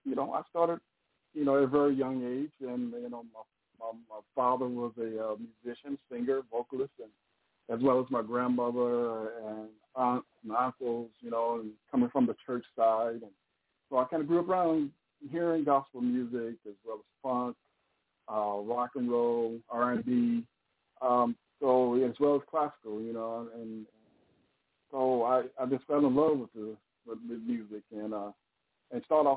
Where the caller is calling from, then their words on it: Pasadena, California, United States; Well, Pasadena, California.